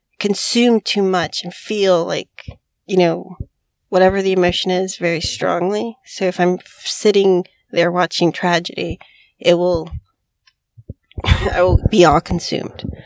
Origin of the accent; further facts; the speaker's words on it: Florida, United States; I'm from Florida. That was very close to home.